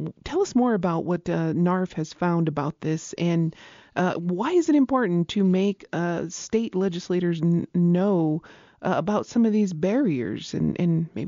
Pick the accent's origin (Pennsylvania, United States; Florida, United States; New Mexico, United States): New Mexico, United States; Isleta Pueblo; from Isleta Pueblo